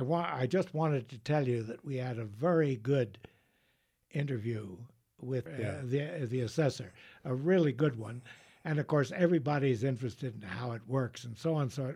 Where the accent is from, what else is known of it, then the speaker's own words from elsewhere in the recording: New York City, New York, United States; moved away; I can make that statement because I come from New York City, and believe me, I've been here 30 some years, but it was like yesterday.